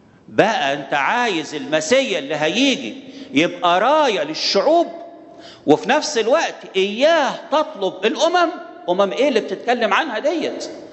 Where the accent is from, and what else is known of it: Egypt